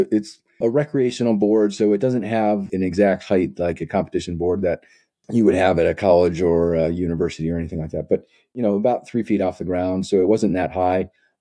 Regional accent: Henrietta, New York, United States; Well, I grew up in upstate New York in a little town called Henrietta. I actually grew up in a fantastic place for little kids. So in a little neighborhood called Riverton, and had walkways that went all through the neighborhood

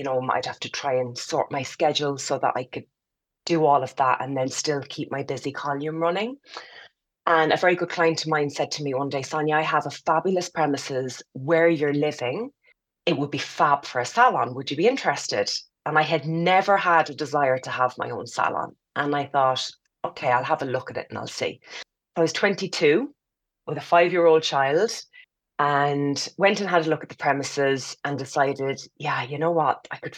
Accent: Cork, Munster, Ireland; born there; also born or lived in United Kingdom; I've lived in Ireland for 25 years. I was born here in Cork, but I lived in the UK for many years.

